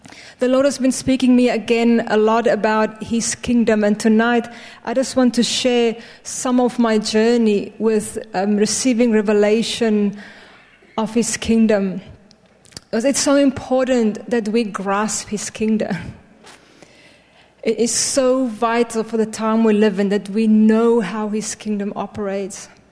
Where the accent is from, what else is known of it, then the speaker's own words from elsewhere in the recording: South Africa; born there; Where I was born in South Africa, we drive on the left side of the road.